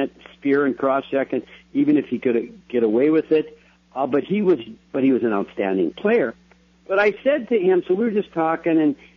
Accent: Canada; I remember growing up in Canada

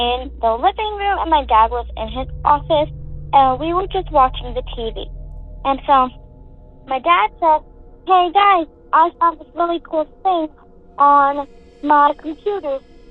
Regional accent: Colorado Springs, Colorado, United States; I'm from Colorado Springs, Colorado.

